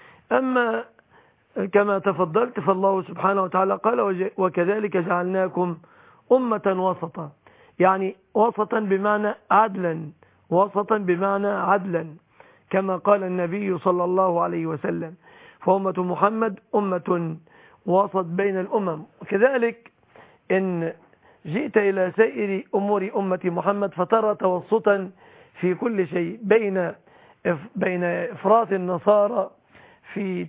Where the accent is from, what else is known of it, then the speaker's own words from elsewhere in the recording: Egypt; في بلادنا مصر